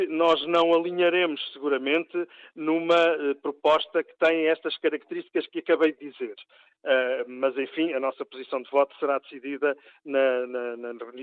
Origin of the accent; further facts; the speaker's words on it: Coimbra, Portugal; eu que sou de Coimbra